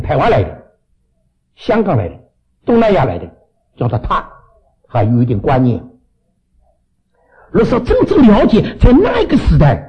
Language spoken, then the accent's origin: Chinese; Canada; 显明我们并不比你们美国人差，我们加拿大人也造